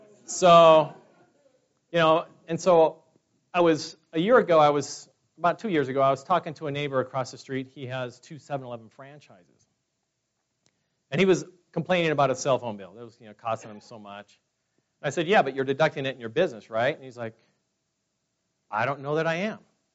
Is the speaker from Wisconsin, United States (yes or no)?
no; Fresno, California, United States; now in Utah, United States; I'm from Fresno, California. And usually I get the, you know, boo, California. I grew up in California. I've been in Utah about 25 years.